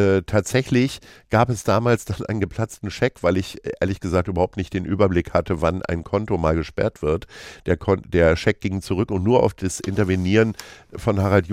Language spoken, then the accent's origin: German; Stadthagen, Lower Saxony, Germany; wenn ich sage, ich komme aus Stadthagen